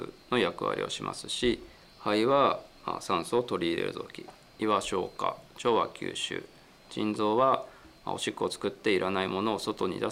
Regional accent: Kitaakita, Akita, Japan; 僕は出身は秋田県の今の北秋田市です。当時は鷹の巣町だったんですけれども、はい、平成の合併で名前が変わったところですね。

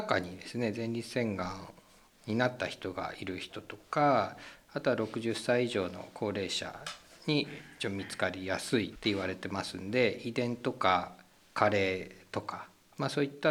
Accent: Morioka, Iwate, Japan; 私は盛岡市内ですね。

